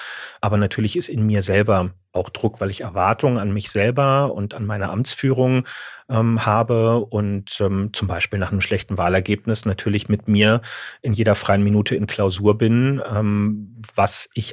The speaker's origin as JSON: {"language": "German", "region": "Berlin", "country": "Germany", "said": "Ich bin Berliner."}